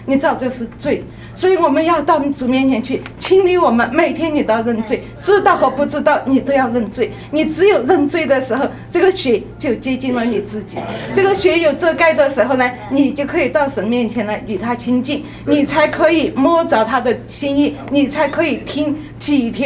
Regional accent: Sichuan, China; 因为我是四川人

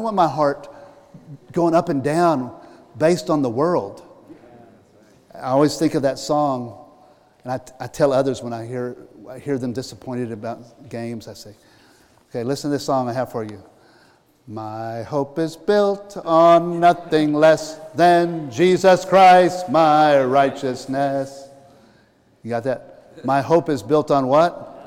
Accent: Houston, Texas, United States; You know, as a kid, Houston Astros, I grew up in Houston.

